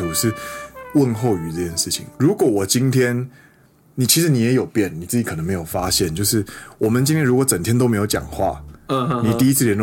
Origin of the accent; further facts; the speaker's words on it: Taiwan; 不过我们是台湾人，我们本来就会说不好意思，不好意思。